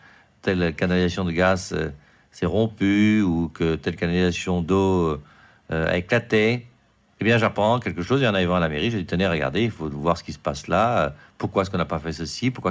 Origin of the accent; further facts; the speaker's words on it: Nîmes, Occitanie, France; J'ai été élevé à Nîmes, qui est une ville où il y a beaucoup de protestants, mais où la lutte entre les protestants et les catholiques a été très vive.